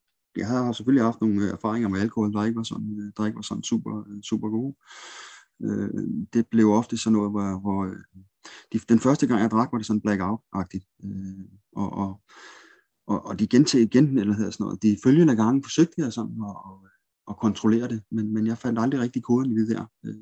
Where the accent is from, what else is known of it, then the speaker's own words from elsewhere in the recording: Zealand, Denmark; Jeg er 44 år gammel. Jeg er vokset op på Sjælland med en mor, en far og en søster i en mindre sjællandsk provinsby.